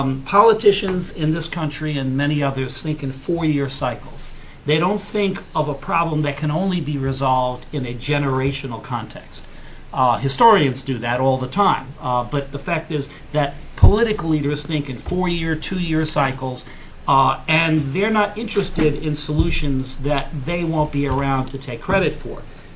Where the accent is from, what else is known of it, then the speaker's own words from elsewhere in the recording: New York City, New York, United States; I'm a New Yorker, and it's bad enough being an American where we think there's a solution to every problem.